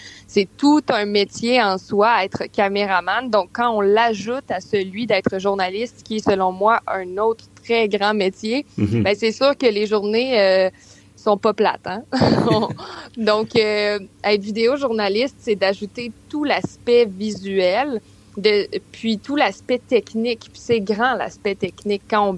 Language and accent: French; Quebec City, Quebec, Canada; je viens de Québec aussi. Donc, d'entrée de jeu, j'ai toujours voulu travailler ici.